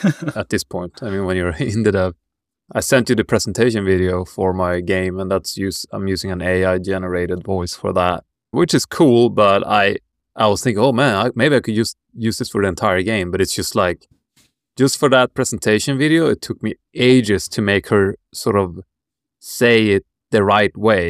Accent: Sweden; English is a second language; growing up in Sweden, you always have subtitles on.

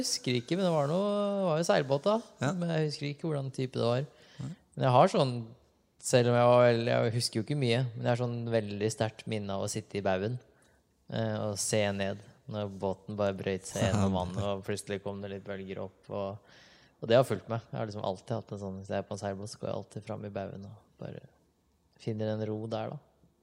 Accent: Larvik, Vestfold, Norway; Og så begynte jeg egentlig bare hjemme i Viksfjorden da. Utenfor Larvik, utenfor seilhytta der.

